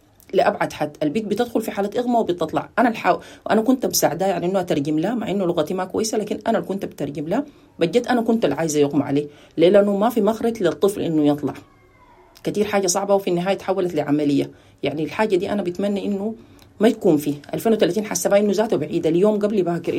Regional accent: Sudan; now in Netherlands; وإحنا جينا من طهناي من السودان، وأول مرة أنا في هولندا أحضر البرنامج ده صراحة، لي 8 سنوات

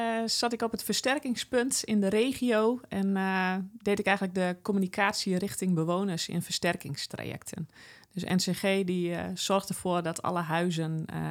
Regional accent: Drenthe, Netherlands; Ik ben een Drent, geboren en getogen. Dat kun je misschien ook nog wel een beetje horen.

